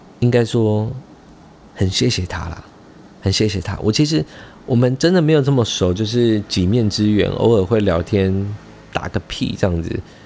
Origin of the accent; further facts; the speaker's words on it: Taichung, Taiwan; now in Taipei, Taiwan; 知道我是台中人来台北工作